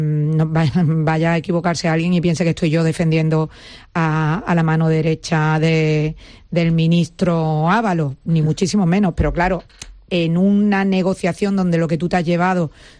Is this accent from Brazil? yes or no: no; Andalusia, Spain; para mí como andaluza, en una situación donde mi comunidad autónoma tenía unos problemas de paro, de falta de recursos, la última en la cola de todo